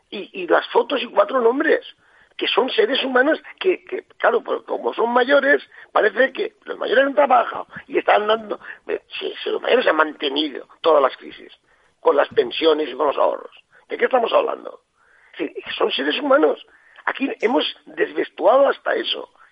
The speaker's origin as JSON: {"language": "Spanish", "region": "Valencian Community", "country": "Spain", "said": "Yo vivo en España y en Valencia, y soy español y valenciano, y quiero solucionar mi problema."}